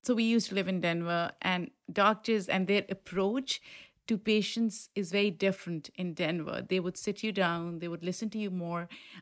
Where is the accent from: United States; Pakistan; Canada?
Pakistan; coming from a culture that I grew up in Pakistan